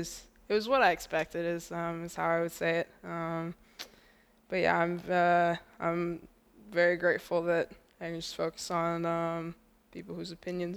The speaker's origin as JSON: {"language": "English", "town": "Ankeny", "region": "Iowa", "country": "United States", "tie": "born or raised there", "also_born_or_lived": "Ames", "said": "I was born in Ames. I moved here the summer before my third grade year, and I've lived in Ankeny ever since."}